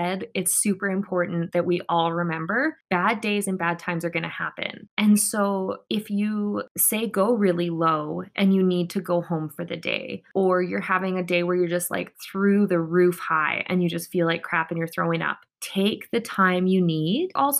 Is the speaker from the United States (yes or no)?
no; Canada; especially as being a Canadian